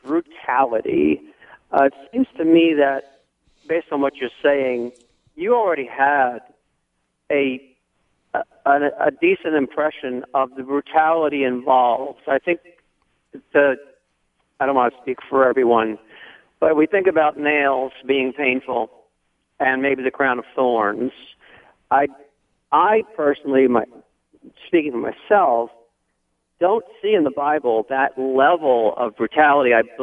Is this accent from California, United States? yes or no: yes; Santa Cruz, California, United States; I'm usually from Santa Cruz, but I just say where I am at the time I'm calling.